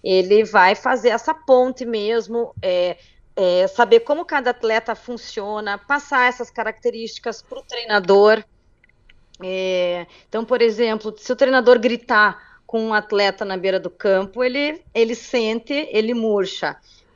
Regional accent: Curitiba, Paraná, Brazil; Sim, sou de Curitiba

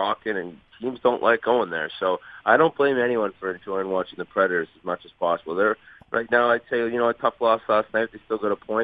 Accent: Boston, Massachusetts, United States; I mean, I know I'm from Boston

